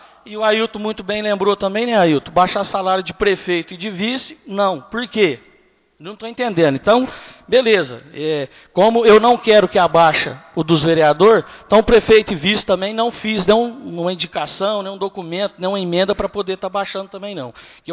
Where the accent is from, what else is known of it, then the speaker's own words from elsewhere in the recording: Limeira do Oeste, Minas Gerais, Brazil; eu fui criado junto aqui em Limeira do Oeste.